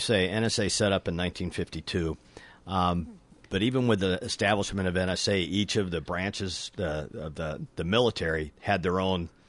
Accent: Montana, United States; where I was working for a senator from Montana, which is my home state.

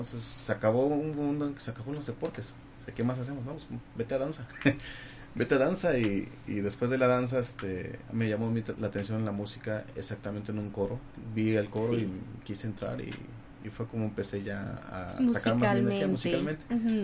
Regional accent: Mexico; Empecé a investigar de los estados de México, y, pues, principalmente lógico mi tierra

